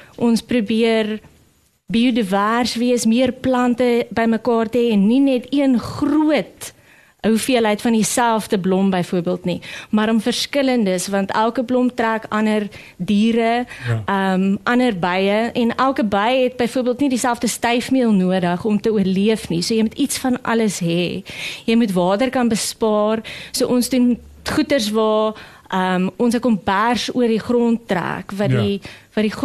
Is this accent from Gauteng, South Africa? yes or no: yes; Springs, Gauteng, South Africa; also born or lived in Delmas; Oorspronkelijk van Springs en Delmas af. In Gauteng, Mpumalanga, net so op die grens.